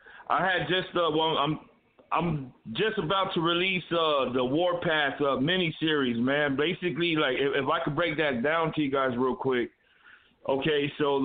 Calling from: Austin, Texas, United States; This is a cartoon. I'm calling from Austin, Texas.

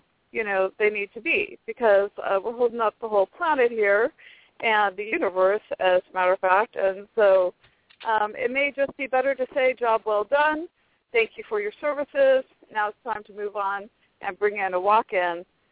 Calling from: Orange, California, United States; I'm from Orange, California.

